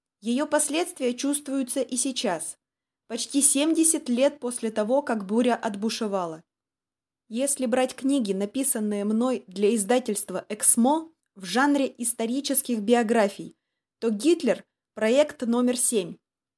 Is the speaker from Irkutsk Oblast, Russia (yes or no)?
no; Vybor, Pskov Oblast, Russia; В моем родном селе Выбор Новоржевского района Ленинградской области, ныне это Псковская область